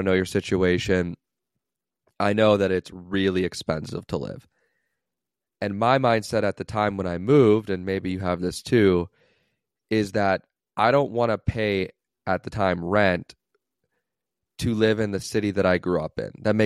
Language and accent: English; Pittsburgh, Pennsylvania, United States; moved away as an adult; now in Miami, United States; I don't want to pay rent in the city I grew up in Pittsburgh. Let's just go to Florida, live in Miami for